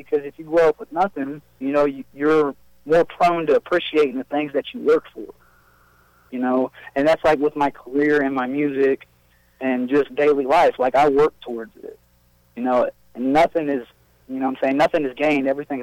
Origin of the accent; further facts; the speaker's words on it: Galion, Ohio, United States; I grew up in Galleon. I actually had two older sisters growing up